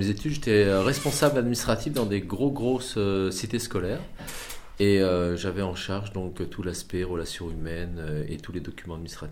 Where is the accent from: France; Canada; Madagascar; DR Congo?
France; Centre-Val de Loire; now in Germany; je suis français, bien sûr, et la région d'où je viens est une petite région pas trop connue, qui est au sud de Paris, qui s'appelle la Sologne.